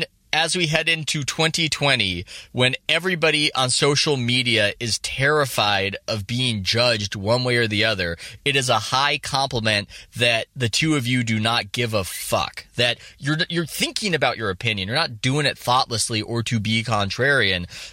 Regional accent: San Diego, California, United States; I've never gone skiing in my life because I'm from San Diego.

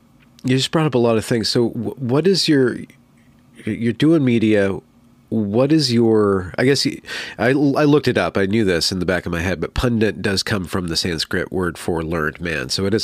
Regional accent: California, United States; Well, I'm in Western Washington, but I'm from California.

